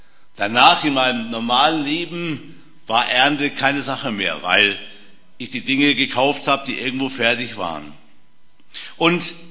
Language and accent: German; Hesse, Germany; jedenfalls in meinem kleinen Dorf in Hessen, wo ich aufgewachsen bin